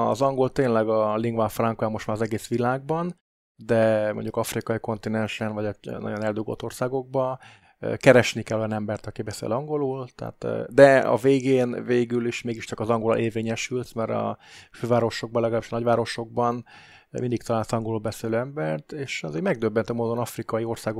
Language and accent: Hungarian; Transylvania, Romania; now in Hungary; Hát magyarul remélhetőleg elég jól beszélek. 17 évesen 4 nyelven beszéltem, Erdélyből származunk, és ott a nyelvi oktatást a kommunista Romániába komolyabban vették